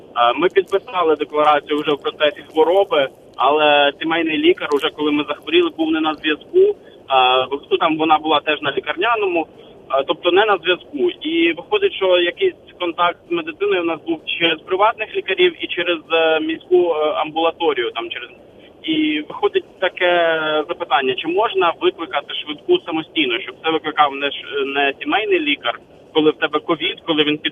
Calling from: Kyiv, Ukraine; я з Києва.

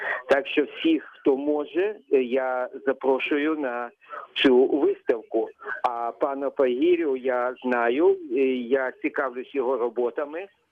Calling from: Mukachevo, Zakarpattia Oblast, Ukraine; місто Мукачево. І область наша готується до святкувань цих подій.

